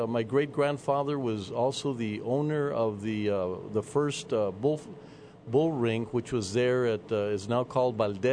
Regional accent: El Paso, Texas, United States; El Paso. Born and raised, the youngest of nine, and all of us but the first with midwives

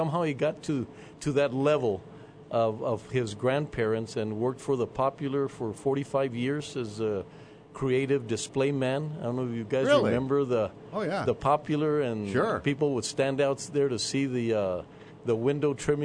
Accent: El Paso, Texas, United States; El Paso. Born and raised, the youngest of nine, and all of us but the first with midwives

